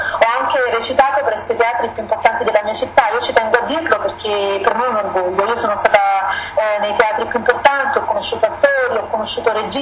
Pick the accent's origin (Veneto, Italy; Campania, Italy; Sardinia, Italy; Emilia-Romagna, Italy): Campania, Italy; Naples; born there; io di origine sono sorrentina, mio padre era di Sorrento, anche se comunque sono nata e vivo a Napoli.